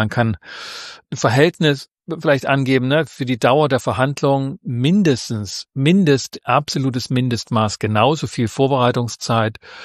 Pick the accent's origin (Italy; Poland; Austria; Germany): Germany; Leipzig, Saxony; da haben wir als Leipziger eine andere Geschichte dazu